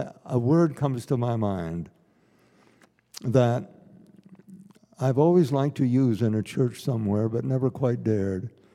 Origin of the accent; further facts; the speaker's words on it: United States; I grew up in America. We were really proud of our country